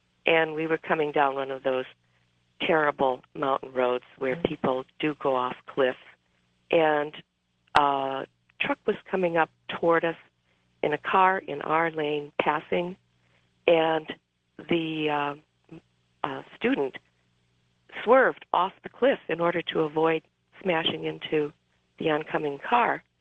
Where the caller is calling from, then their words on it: San Francisco, California, United States; I'm calling from San Francisco.